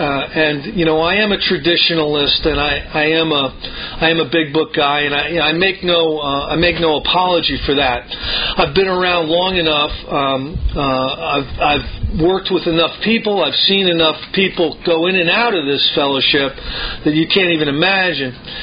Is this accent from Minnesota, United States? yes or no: no; New York, United States; I'm from the New York area, and I sponsor a grapevine editor.